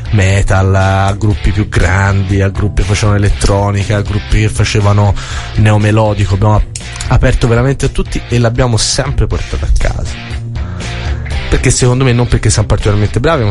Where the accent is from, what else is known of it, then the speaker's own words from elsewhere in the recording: Florence, Tuscany, Italy; io sono fiorentino e come tutti i fiorentini abbiamo un attaccamento morboso